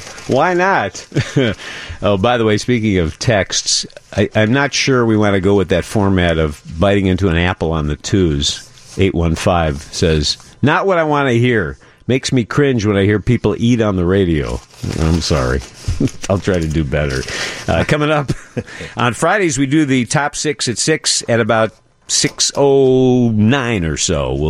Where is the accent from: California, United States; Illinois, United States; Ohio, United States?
Illinois, United States; Chicago; he knows I grew up in the North Side and spent my youth in Wrigley Field.